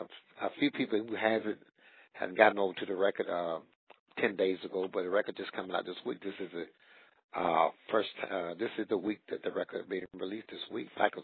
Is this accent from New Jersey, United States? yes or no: no; Louisiana, United States; I'm native from Louisiana.